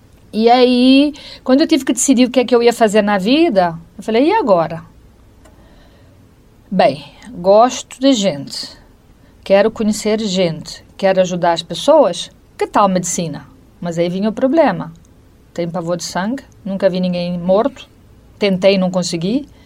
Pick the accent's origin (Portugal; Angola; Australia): Angola; born there; porque em Angola, que é onde eu nasci, onde ele também nasceu, os meus pais nasceram lá, não havia faculdade de medicina